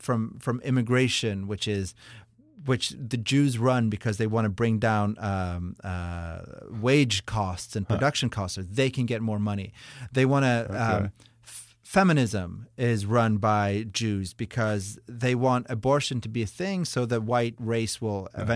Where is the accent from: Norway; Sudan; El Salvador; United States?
Norway; English is a second language; I'm from Norway.